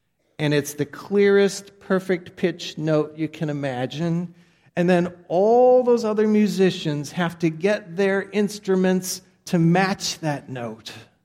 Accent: St. Louis, Missouri, United States; I grew up in St. Louis, you know that by now, and they have that beautiful gateway arch

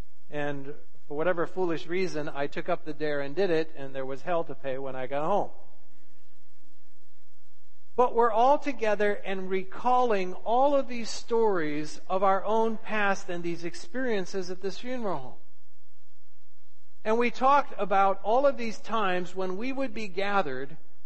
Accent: St. Louis, Missouri, United States; And when we were growing up in St. Louis, we were a huge bunch of cousins.

